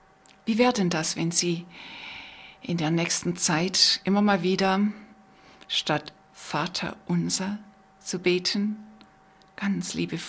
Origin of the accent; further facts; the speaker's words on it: Baden-Württemberg, Germany; accent: Swabian; Wie Sie hören, bin ich ja Schwäbin.